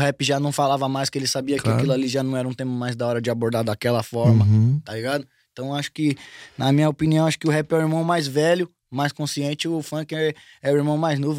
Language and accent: Portuguese; São Paulo, Brazil; Eu sou lá do Vila Aurora, na Zona Norte ali de São Paulo, tá ligado?